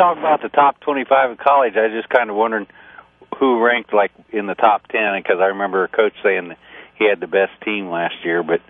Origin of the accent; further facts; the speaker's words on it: Indian Lake, Ohio, United States; now in Keystone Heights, United States; I was from Indian Lake, Ohio.